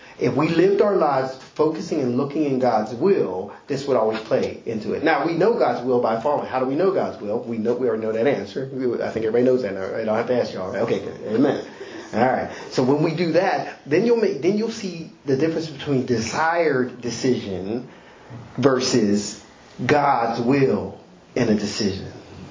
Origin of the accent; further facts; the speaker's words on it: United States; born there; But I was born in America. I could have been born in Africa or born in Europe.